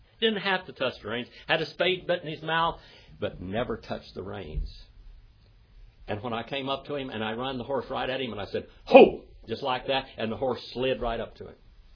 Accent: Texas, United States; Oh, yeah, I rode horses in Texas. I'm from Texas.

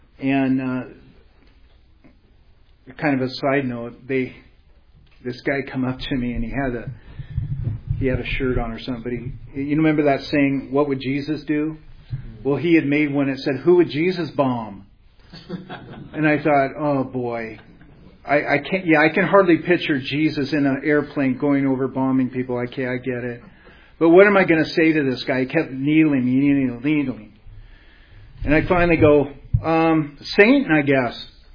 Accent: Everett, Washington, United States; there was in my hometown of Everett, Washington

